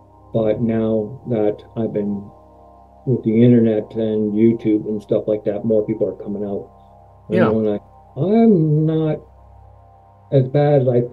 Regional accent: California, United States; When I was growing up in California, I've heard about Bigfoot back in 1972, 73.

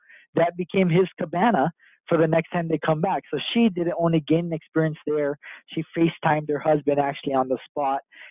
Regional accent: Oahu, Hawaii, United States; because obviously I'm from Oahu, right?

